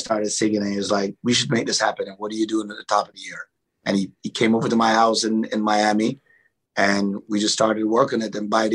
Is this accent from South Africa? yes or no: no; Jamaica; I'm Jamaican.